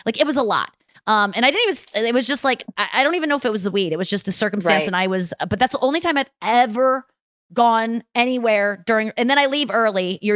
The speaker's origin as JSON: {"language": "English", "country": "United States", "said": "Except the me, because I'm an American."}